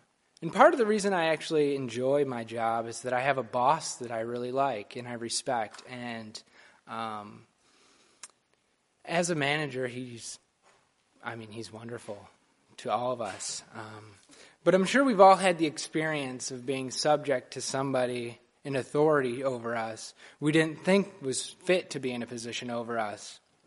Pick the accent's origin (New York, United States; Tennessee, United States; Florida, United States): New York, United States; Niagara Falls; now in Philadelphia, United States; We're both originally from Niagara Falls, New York